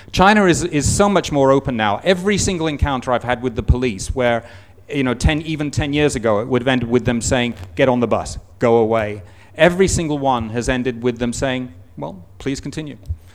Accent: England, United Kingdom; born there; where are you from? I say, I was born in England.

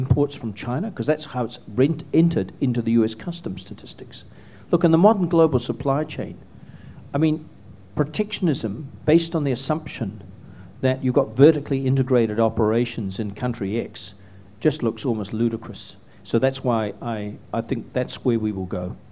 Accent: Scotland, United Kingdom; born there; you're aware that I was born in Scotland

